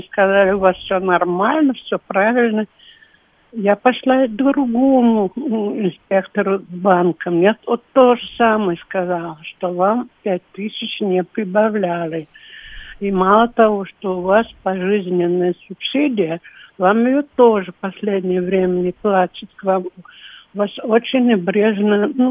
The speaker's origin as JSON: {"language": "Russian", "region": "Moscow", "country": "Russia", "said": "Да, я москвичка."}